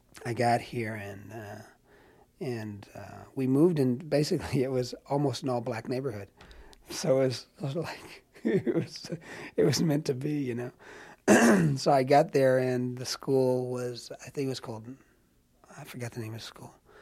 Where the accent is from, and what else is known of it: Chicago, Illinois, United States; born or raised there